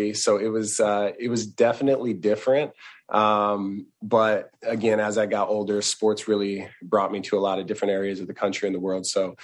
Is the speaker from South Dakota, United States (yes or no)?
yes; South Dakota, United States; I was one of the few actually, until I think my sophomore year in high school, I was the only black kid in my entire school.